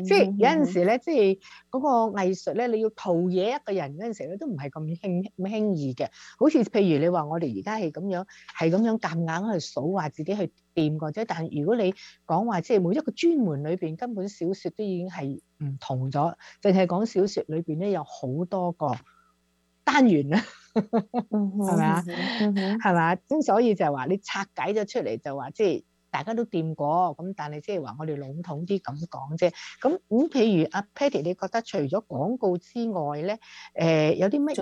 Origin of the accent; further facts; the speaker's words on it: Panyu, Guangdong, China; 因為那個大叔咧去咗我鄉下嗰度，番禺嗰度